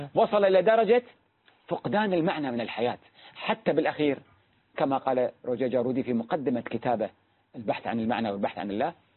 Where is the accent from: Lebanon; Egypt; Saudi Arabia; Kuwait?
Kuwait; يروح عندنا بالكويت